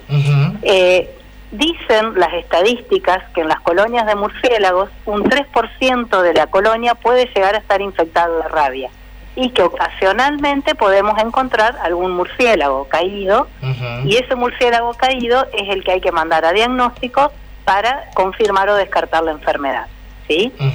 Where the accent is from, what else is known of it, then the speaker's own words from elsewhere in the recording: Paraná, Entre Ríos, Argentina; si somos de acá de Paraná, tenemos el recuerdo siempre de la escuela normal